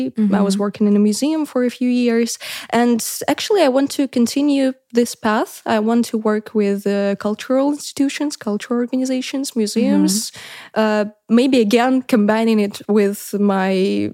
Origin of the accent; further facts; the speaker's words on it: Saint Petersburg, Russia; I'm from Russia, from the most beautiful city of this country called St. Petersburg.